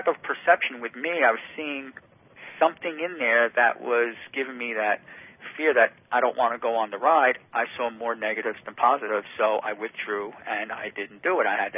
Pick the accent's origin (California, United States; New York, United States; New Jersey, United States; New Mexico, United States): New Jersey, United States; I had a friend who I grew up with in New Jersey.